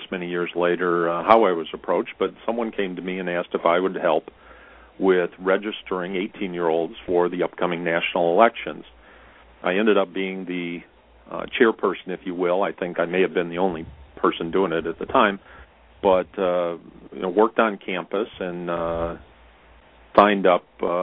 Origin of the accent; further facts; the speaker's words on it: Michigan, United States; I should have some affiliations to Romney, since his father was governor of my home state for a number of years, and an excellent one, as I recall.